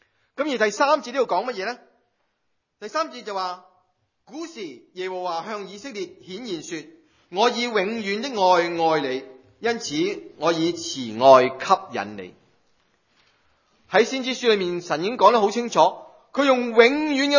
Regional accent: China; 我们是中国人，本来是外邦人来的

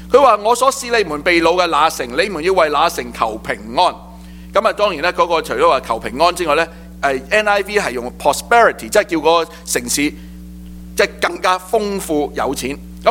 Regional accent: Hong Kong; 我们广东人、就是我香港来的

